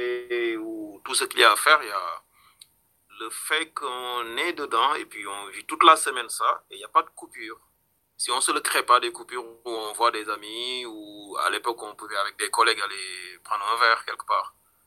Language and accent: French; Senegal; Moi, je suis originaire du Sénégal.